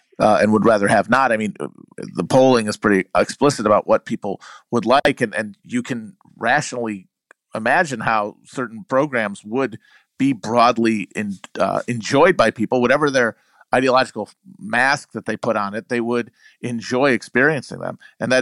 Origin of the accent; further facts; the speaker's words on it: United States; And so, like, as an American, like, I can hope certainly that there's good stuff in it